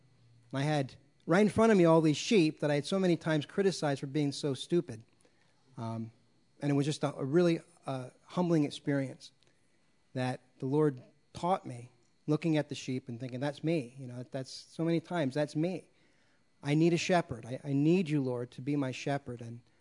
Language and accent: English; Pennsylvania, United States; most of you know I grew up in the Pennsylvania coal region, not many sheep there